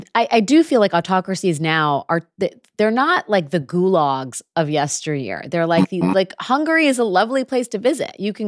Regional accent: United States; I say this as an American who has lived largely a life of privilege in a very free society as a journalist

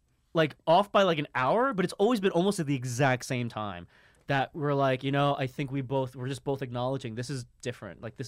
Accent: Harlem, New York, United States; maybe because I grew up in Harlem

